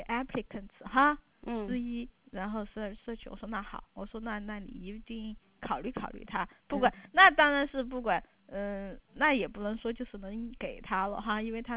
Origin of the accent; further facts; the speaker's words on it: China; 当时就我一个中国人，我去找谁呀？